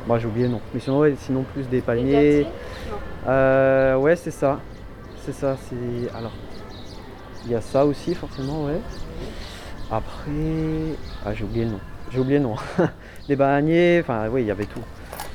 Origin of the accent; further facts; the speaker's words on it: Réunion; Après moi je viens de La Réunion